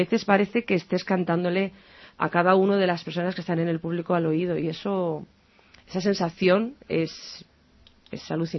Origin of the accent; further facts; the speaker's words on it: Barcelona, Catalonia, Spain; born there; Y yo nací en Barcelona, pero claro, eso llevo en la sangre.